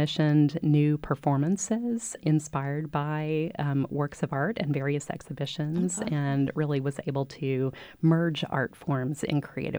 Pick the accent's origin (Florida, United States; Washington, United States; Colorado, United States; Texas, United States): Texas, United States; Waco; I grew up here in Waco from preschool through high school and am just delighted to be back.